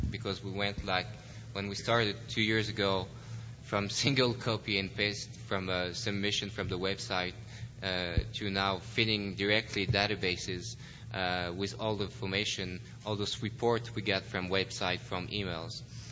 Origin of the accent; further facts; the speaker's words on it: France; English is a second language; Hi, everyone. As she told you, I'm coming from France.